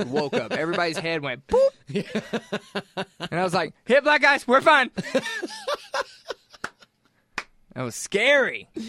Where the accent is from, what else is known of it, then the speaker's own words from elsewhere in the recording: Mississippi, United States; Growing up in Mississippi, even just a little snow makes me nervous driving.